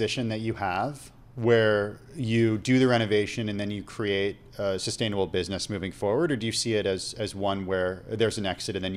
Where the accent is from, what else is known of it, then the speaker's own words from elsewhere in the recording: California, United States; they know I grew up in California. I wasn't allowed to play with water guns when I was a kid because we were living through a historic drought.